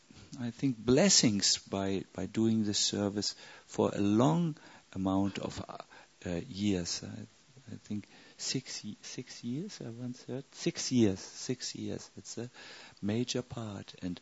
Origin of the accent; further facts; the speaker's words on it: Germany; English is a second language; I'm from Germany. We are a little critical always.